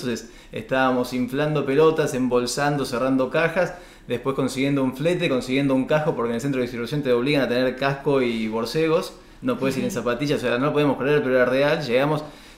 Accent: Argentina; que es porque somos argentinos, nos encanta nuestro país y no nos vamos a ir nunca de acá

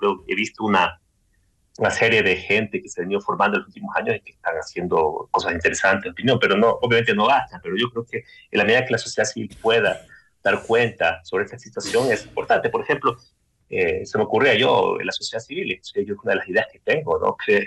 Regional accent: Manabí, Ecuador; Soy de Manabí, por ejemplo.

